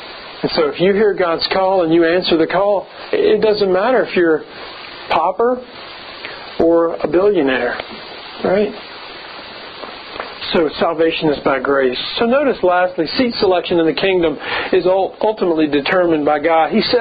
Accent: Lynchburg, Virginia, United States; There were two country clubs in my hometown in Lynchburg, Virginia.

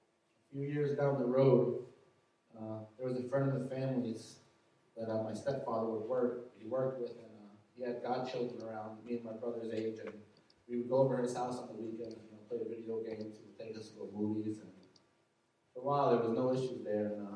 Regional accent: Cranford, New Jersey, United States; also born or lived in Palm Bay, Florida; I'm 30 years old. I'm from Cranford, New Jersey, and Palm Bay, Florida.

